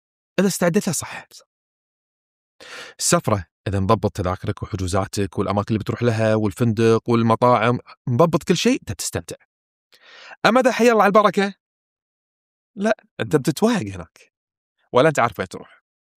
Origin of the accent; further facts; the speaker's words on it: Kuwait; احنا عندنا بالكويت عادة نكتنون